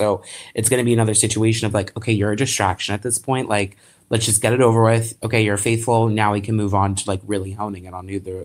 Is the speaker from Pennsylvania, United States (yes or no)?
yes; Philadelphia, Pennsylvania, United States; I'm also from Philly, where Jason Kelce played on the Eagles.